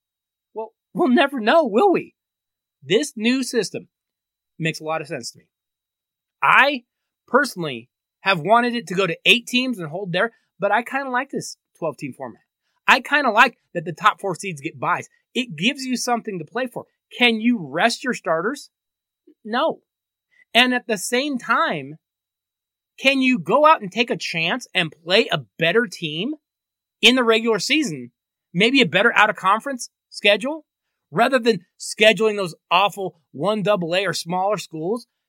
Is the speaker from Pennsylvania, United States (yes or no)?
no; Colorado, United States; it actually affects my home state of Colorado. We all know that my home state is a barren wasteland when it comes to college football, right?